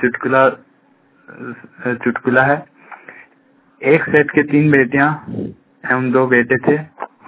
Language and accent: Hindi; Kari Khurd, Jharkhand, India; मैं करी खुर्द से हूँ, मेरा डिस्ट्रिक्ट बोकारो।